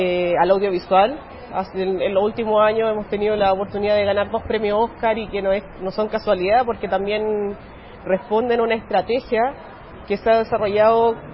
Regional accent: Chile; Y yo creo que también Medellín y Colombia en general es un ejemplo de ello para nosotros, como chilenos.

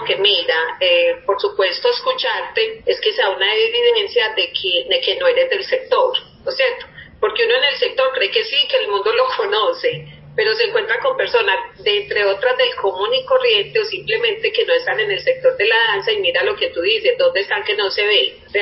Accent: Medellín, Antioquia, Colombia; Pero a nivel general todos somos, digamos, que de Medellín y Antioquia.

